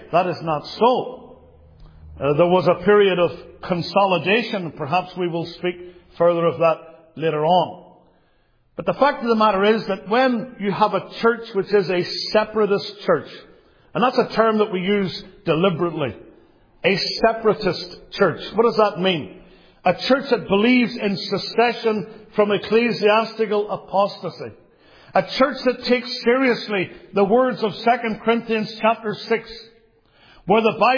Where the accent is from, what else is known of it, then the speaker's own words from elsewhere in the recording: Northern Ireland, United Kingdom; In 1859, a great awakening occurred in my home country, in Ulster, in which that church was to the fore and was greatly used of God.